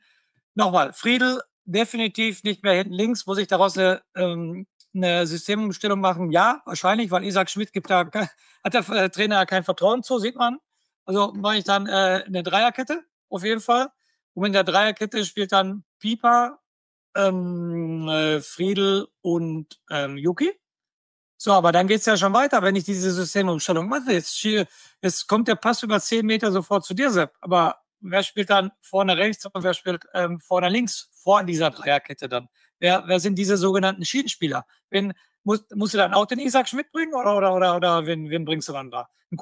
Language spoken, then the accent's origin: German; Bremen, Germany; wir als Bremer, wir haben doch ein Heimspiel